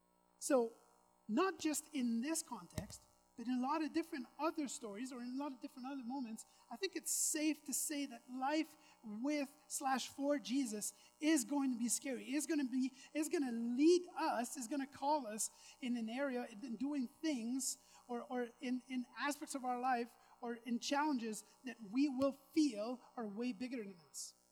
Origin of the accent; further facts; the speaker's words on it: Quebec, Canada; now in Quesnel, Canada; I'm from Quebec. I've been in BC for 17 years.